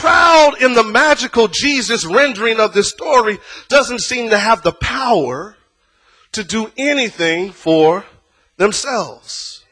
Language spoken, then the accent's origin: English; Alabama, United States; I'm from Alabama.